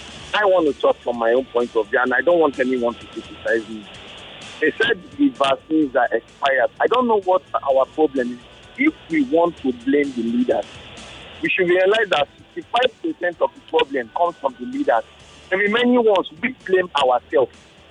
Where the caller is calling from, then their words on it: Lekki, Lagos, Nigeria; I'm calling from Lekki.